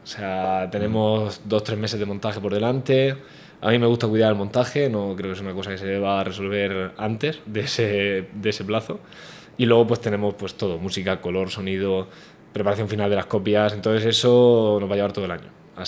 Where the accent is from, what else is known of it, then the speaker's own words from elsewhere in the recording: Murcia, Region of Murcia, Spain; Somos todos de Murcia, somos todos de aquí